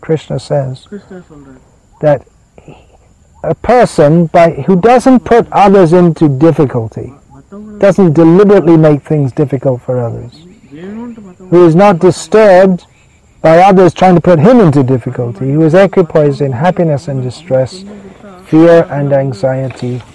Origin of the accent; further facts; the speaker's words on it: England, United Kingdom; now in India; because I grew up in England and the whole culture and it's changed a lot